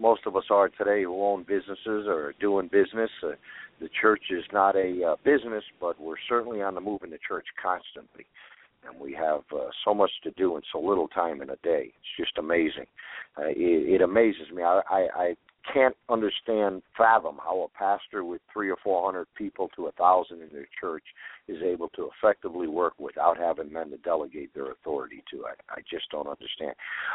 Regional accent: East Coast, United States; now in California, United States; because I came from the East Coast and I had so many contacts and friends and pastors on the East Coast that I didn't want to lose anybody

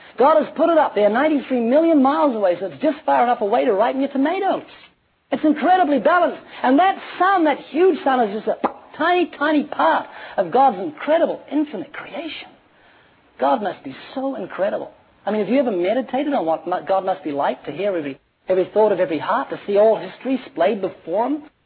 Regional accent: New Zealand; now in Australia; I've got a friend, he lives in Australia. I'm from New Zealand. But he lives in Australia now

